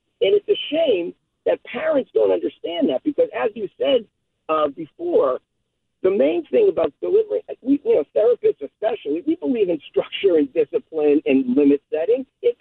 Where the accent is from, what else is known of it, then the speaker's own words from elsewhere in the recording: Worcester, Massachusetts, United States; now in Connecticut, United States; I'm a big sports, Boston sports fan. I'm originally from Worcester, but I live down here.